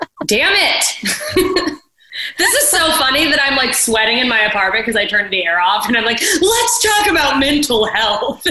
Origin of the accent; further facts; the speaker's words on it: Alaska, United States; I grew up in Alaska and we have a pretty big Filipino population